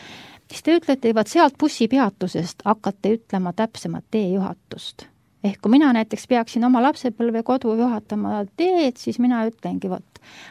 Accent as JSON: {"language": "Estonian", "region": "Järva County", "country": "Estonia", "said": "Mina ka maa inimene. Ja mina olen Järvamaalt pärit"}